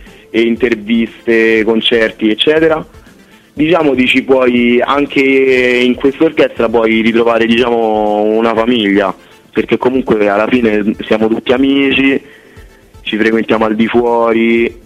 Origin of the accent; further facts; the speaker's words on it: Rome, Lazio, Italy; io sono di Roma